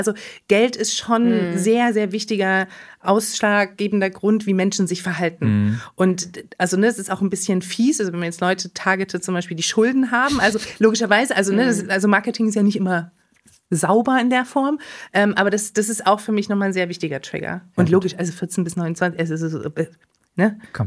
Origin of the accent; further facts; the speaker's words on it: Saxony, Germany; Aus der Nähe von Leipzig.